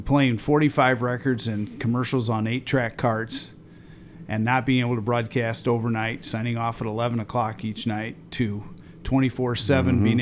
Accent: Henry, Illinois, United States; I grew up in Henry, Illinois.

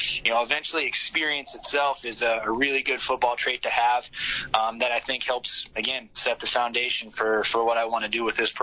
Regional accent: Moorhead, Minnesota, United States; I was fortunate as I grew up here in Moorhead

